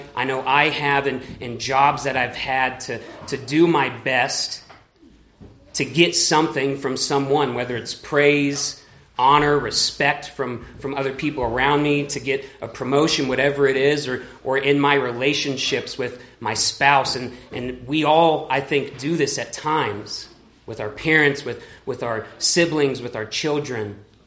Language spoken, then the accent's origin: English; Texas, United States; So like I said, I grew up in Texas, and I grew up going to church